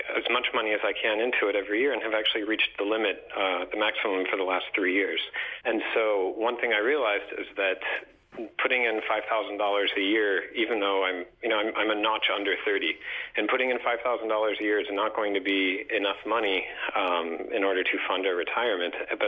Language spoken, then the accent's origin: English; United States; now in Tel Aviv, Israel; I'm actually American, and I'm just temporarily living in Tel Aviv.